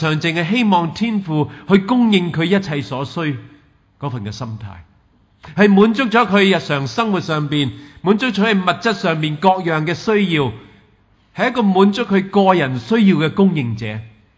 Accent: Hong Kong; 好厉害啊！我哋香港人全部拥有晒，我哋喺边度系可以宁静咧？

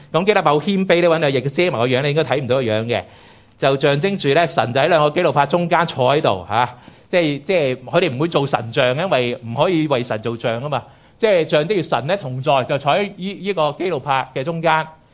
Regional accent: Hong Kong

